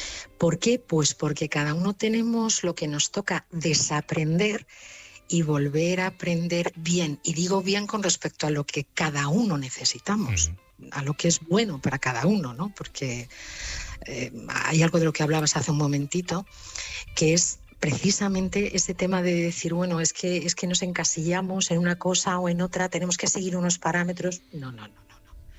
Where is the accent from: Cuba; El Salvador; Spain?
Spain; Madrid, Community of Madrid; also born or lived in Málaga; Sí, soy española, de Madrid además, y lo que pasa es que los últimos 20 años los pasé por Málaga, por aquella zona, pero sí, española